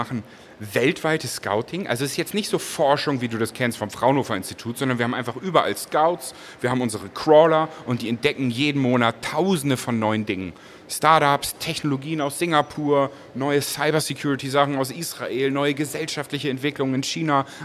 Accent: Hamburg, Germany; Hamburg zum Beispiel, wo ich herkomme

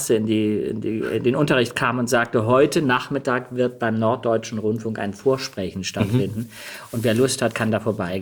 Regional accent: Denmark; born there; ich bin per Zufall in Dänemark geboren.

